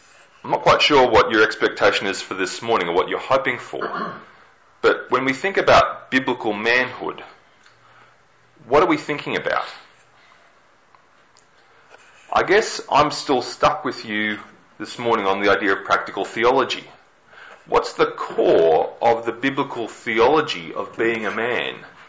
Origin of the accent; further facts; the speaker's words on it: Melbourne, Victoria, Australia; I grew up in Melbourne, and I'm a sporting atheist. I didn't have a team growing up in Melbourne. I had 14 months living in the UK